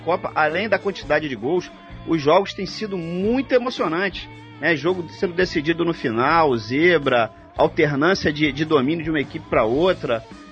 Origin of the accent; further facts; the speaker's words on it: Rio de Janeiro, Brazil; É verdade, eu concordo com vocês aí, falando aqui como carioca, o Rio realmente está em festa